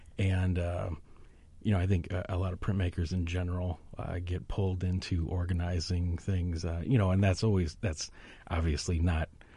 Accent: Illinois, United States; I grew up in the metro east of St. Louis.

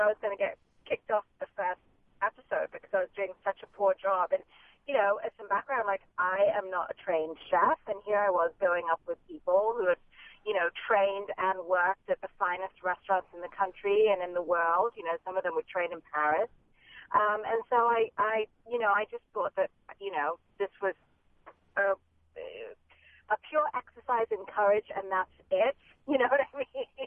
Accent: India; It actually came about because I'm Indian

